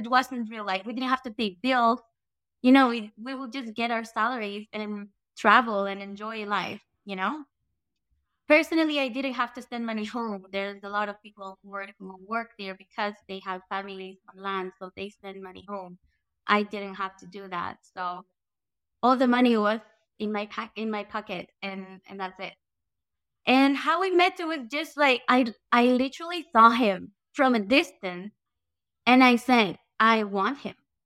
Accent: Caracas, Capital District, Venezuela; moved away as an adult; So we've been living here for 3 years now. I am from Caracas, Venezuela, and we met on a cruise ship.

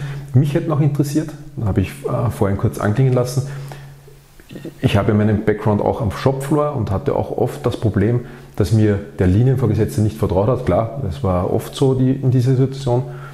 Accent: Austria; ich komme aus der Alpenrepublik. Also ich bin ja in den Bergen zu Hause, nicht wirklich am Rand der Berge.

